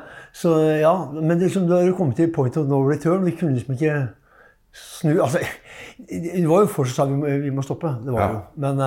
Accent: Oslo, Norway; Så Ja, altså jeg var født der og hadde noen år der, og så flyttet vi opp på ja, Rødtvet, Veitvet, slett der du kan midt imellom der, og så gikk jeg på Rødtvet skole da.

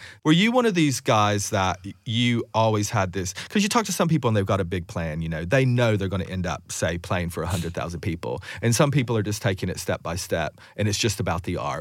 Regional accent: United States; it's because I'm American

